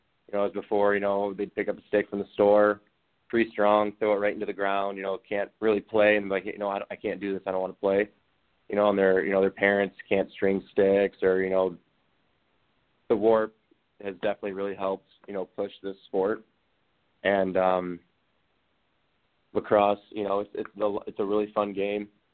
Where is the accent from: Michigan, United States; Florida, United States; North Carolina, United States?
Michigan, United States; you know, I grew up here in Michigan playing hockey and lacrosse. More of a hockey guy growing up, and kind of picked up the lacrosse sport in high school.